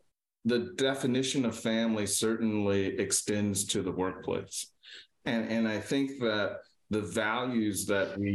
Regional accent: Opelousas, Louisiana, United States; I am from Opelousas, Louisiana, and I'm the one and only.

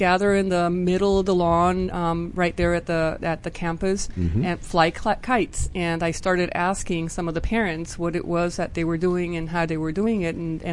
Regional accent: San Juan, Puerto Rico; now in United States; I'm from San Juan, Puerto Rico.

